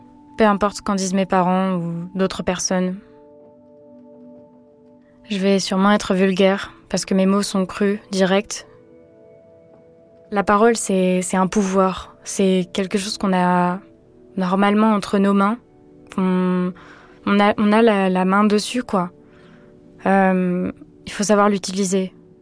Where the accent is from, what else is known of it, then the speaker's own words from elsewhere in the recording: Pays de la Loire, France; J'ai grandi en Vendée.